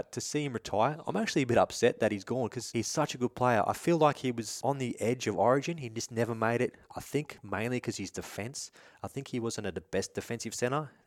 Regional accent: Canberra, Australian Capital Territory, Australia; I remember growing up in Canberra, and Jared Croker was coming through the ranks

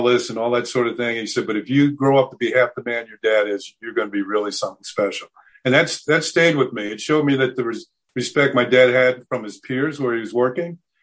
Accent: New York, United States; as I said about growing up in New York, maybe not being the person I am now

